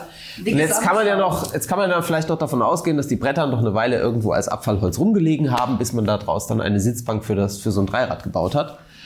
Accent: Rhine-Neckar, Germany; aus meiner Heimat, aus dem Rhein-Neckar-Raum

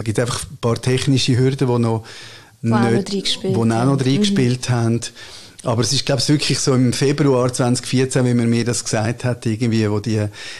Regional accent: Switzerland; ich bin Schweizer

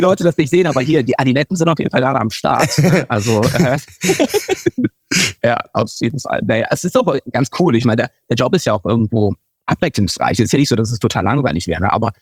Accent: Eifel, Germany; Ja, nee, gebürtig nicht, ich komme eigentlich aus der Eifel

